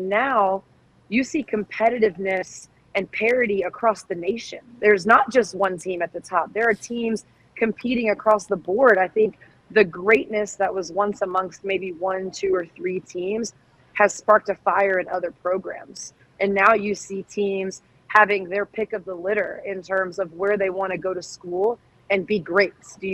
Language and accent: English; Georgia, United States; and I grew up in Georgia, so I went to Maya Moore's high school basketball games